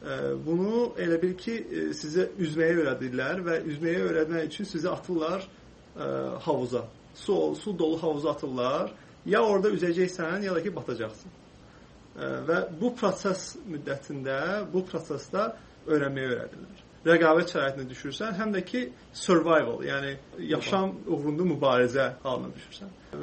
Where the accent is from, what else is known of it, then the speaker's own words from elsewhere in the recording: Quba, Quba District, Azerbaijan; Qubada oxumuşam, böyümüşəm. Qubada məktəb Türk liseyini bitirmişəm.